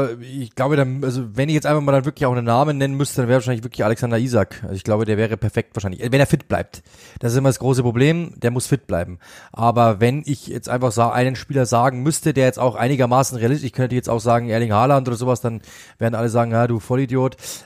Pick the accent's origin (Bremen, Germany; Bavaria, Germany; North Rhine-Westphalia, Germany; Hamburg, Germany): Bavaria, Germany; Also das ist schon ein Hallo-Dreh, wie man bei uns in Bayern sagt.